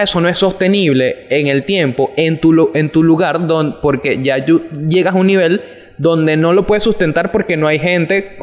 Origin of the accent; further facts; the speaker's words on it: Falcón, Venezuela; hola, yo soy de Falcón